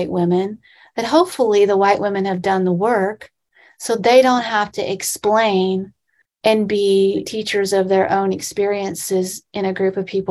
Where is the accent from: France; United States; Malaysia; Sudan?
United States; the South; I grew up here in the South. I didn't know anything about feminism until I left, until I went to school.